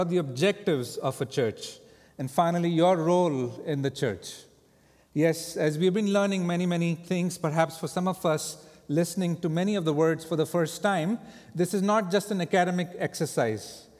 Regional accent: India; now in United States; And so coming and being born and raised in India, I never had any doubt that if I meet believers here in the U.S., that I would be able to connect with them

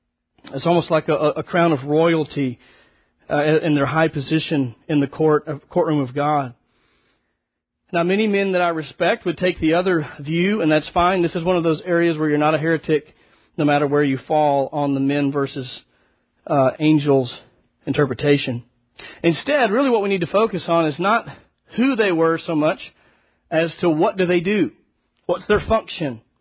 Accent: Texas, United States; I mean, we're from Texas, so we're very familiar with thunderstorms, right?

